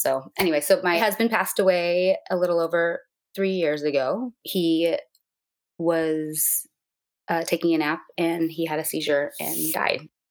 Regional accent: Santa Monica, California, United States; I am from Santa Monica, California.

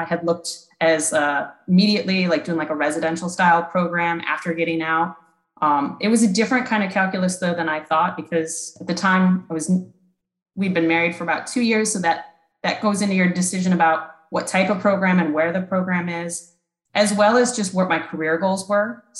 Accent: Pennsylvania, United States; Yeah, so I grew up in Northern Pennsylvania and I attended Penn State University and I majored in finance.

